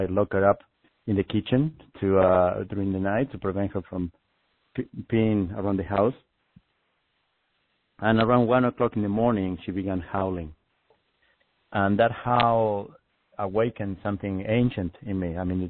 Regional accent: Argentina; I grew up in Argentina, as you said.

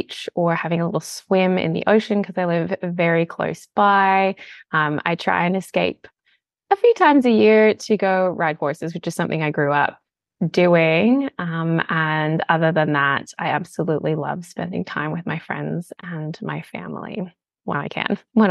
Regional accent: United States; now in Australia; I'm a dual citizen, so I'm American and I live in the lovely Australia where I now call home.

